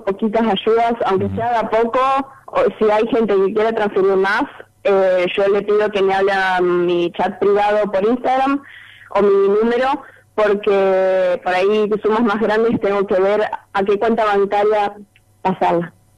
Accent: Paraná, Entre Ríos, Argentina; born there; Y yo soy argentina, nacida en Paraná, entre Riana, y aún así no les ha importado.

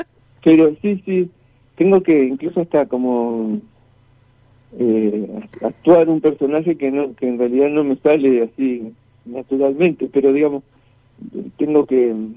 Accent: Seguí, Entre Ríos, Argentina; porque yo soy criado, nací en Seguí, digamos, y me crié allí.

